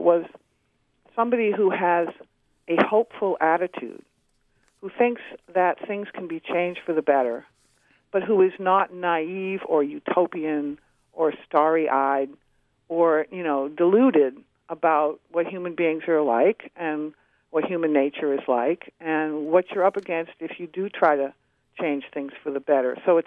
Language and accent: English; Boston, Massachusetts, United States; you know, I'm from Boston, and Hollywood seems to be picking on Boston quite a lot lately, too.